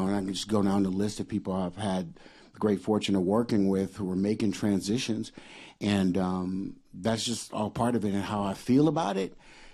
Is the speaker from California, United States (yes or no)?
yes; Los Angeles, California, United States; You know, growing up in South Central LA, it was beautiful. It was also dangerous.